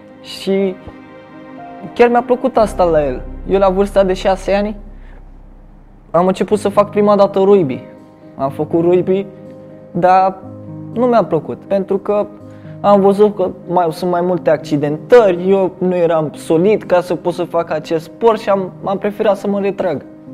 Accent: Bucharest, Romania; Am 15 ani, sunt din București

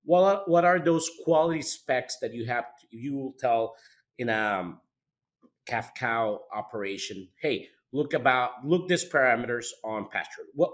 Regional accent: Costa Rica; I'm originally from Costa Rica, and my family, actually, we have a cow-calf operation

